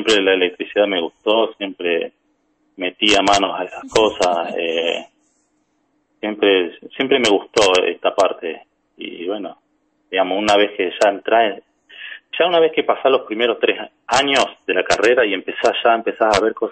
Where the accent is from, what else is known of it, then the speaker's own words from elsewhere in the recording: Campana, Buenos Aires Province, Argentina; No, yo en realidad soy de Campana, provincia de Buenos Aires. Después de que me recibí de técnico electromecánico, Me decidí por la ingeniería en electrónica y bueno, la cursé allá en la UTN de Medrano.